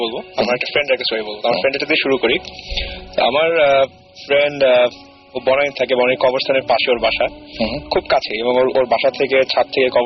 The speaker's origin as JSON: {"language": "Bangla", "town": "Dhaka", "region": "Dhaka Division", "country": "Bangladesh", "tie": "born or raised there", "said": "আমার আসলে জন্ম বেড়ে ওঠা ধানমন্ডিতে, এখন যদি আমি এদিকে চলে আসছি, তো আমি ধানমন্ডি একটা বাসায় থাকতাম 32 নম্বরে"}